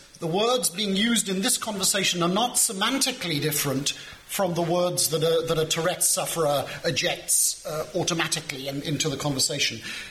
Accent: South Africa; I grew up in South Africa, which was an extremely restrictive society

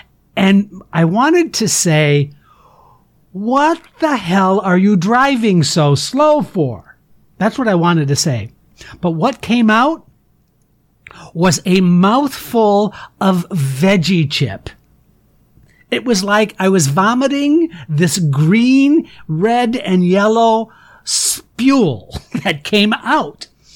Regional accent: Michigan, United States; I'm from Michigan originally. And being from Michigan and my dad was a car dealer

